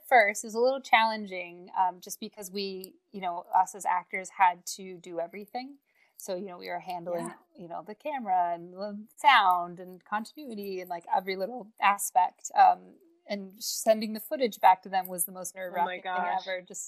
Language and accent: English; United States; now in London, United Kingdom; Well, so I'm American, but I'm based in London.